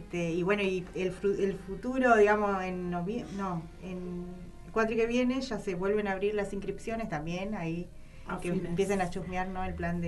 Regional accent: Sauce, Corrientes, Argentina; Yo soy de un pueblito que se llama Sauce, que es de Corrientes, de 9.000 habitantes aproximadamente.

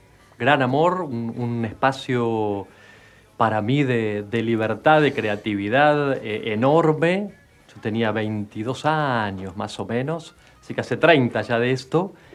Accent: Santos Lugares, Buenos Aires Province, Argentina; moved away as an adult; yo nací en Santos Lugares, en la provincia de Buenos Aires, lugar que suena muy lejos, pero que es muy cerca. Pasando la General Paz son 10 minutos nada más

